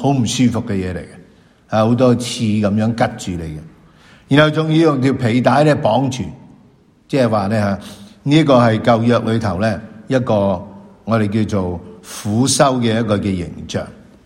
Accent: Hong Kong; 我们今天其实作为一个香港人，我们有什么悔改呢？

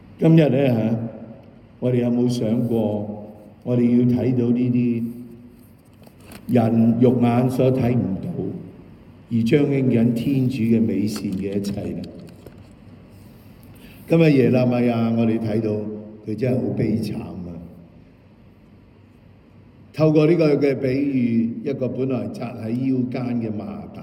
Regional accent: China; 就好似我哋中國人啊嗰啲黃色嘅胡椒粉啊

